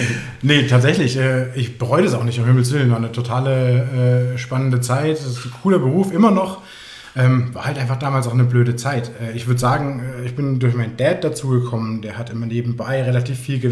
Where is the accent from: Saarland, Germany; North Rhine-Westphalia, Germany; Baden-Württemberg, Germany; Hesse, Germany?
Hesse, Germany; Frankfurt; now in Chiemgau, Germany; habe ich meine Koffer gepackt in Frankfurt, wo ich groß geworden bin und ja, bin ins Chiemgau gezogen und da jetzt dann auch, mittlerweile schon einige Jahre hier.